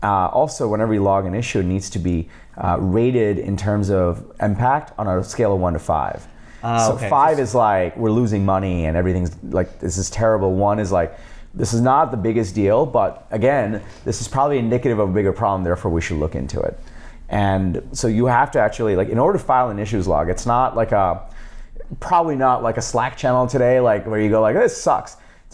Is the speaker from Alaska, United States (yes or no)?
no; New York City, New York, United States; I grew up in New York City, and I was all of a sudden living in Los Altos Hills, commuting to Mountain View, working there.